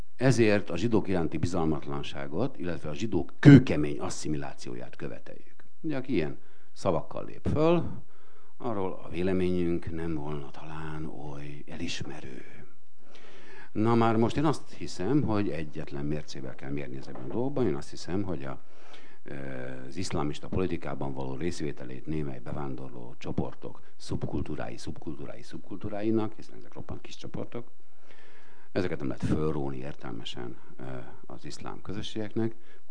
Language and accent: Hungarian; Transylvania, Romania; talán tudják némelyek, hogy én erdélyi vagyok, és 30 évig éltem ugye, magyar kisebbségként Romániában.